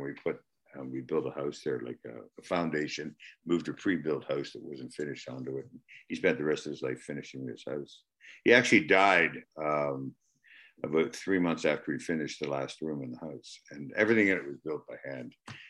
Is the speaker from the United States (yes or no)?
no; Canada; I'm Canadian